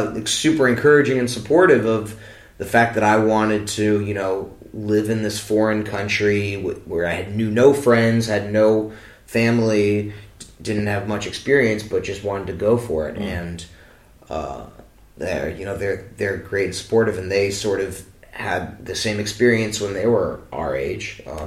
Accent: Los Angeles, California, United States; born there; also born or lived in Kinshasa; And then I was born in Los Angeles, but my folks were living in Central Africa in what now is known as the Democratic Republic of Congo, but at the time was called Zaire.

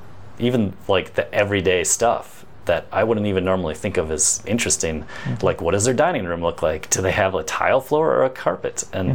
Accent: Midwest, United States; which may be a reality for a small handful of people in the country, but not for me, growing up in the Midwest.

